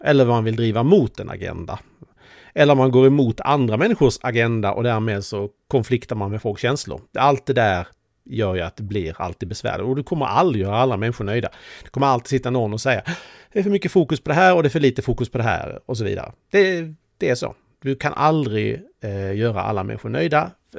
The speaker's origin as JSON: {"language": "Swedish", "region": "Skåne", "country": "Sweden", "said": "Och som skåning stör jag mig faktiskt ganska ofta på att Uppåkra inte nämns"}